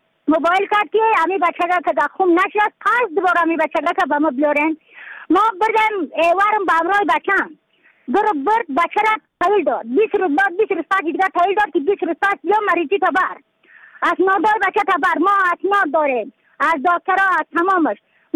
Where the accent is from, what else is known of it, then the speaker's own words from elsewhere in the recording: Badakhshan, Afghanistan; از بدخشان هستم، مرکز بدخشان، ولسوالی اقل پایان، قیره وینگ،